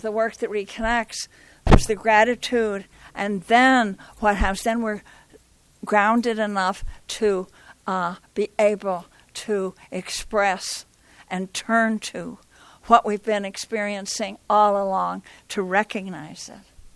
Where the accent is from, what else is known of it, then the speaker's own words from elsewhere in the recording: New York, United States; especially in my home state, where I've learned so much, New York